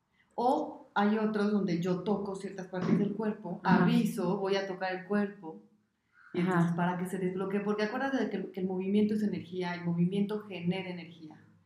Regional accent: Michoacán, Mexico; now in Mexico City, Mexico; Yo soy de Europa, Michoacán. Y me vine a modelar, porque yo quería modelar a la capital.

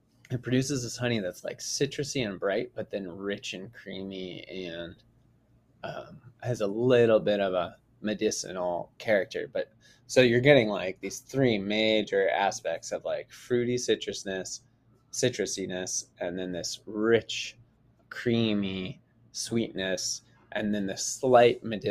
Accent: California, United States; I grew up in Southern California, growing, smelling orange blossoms

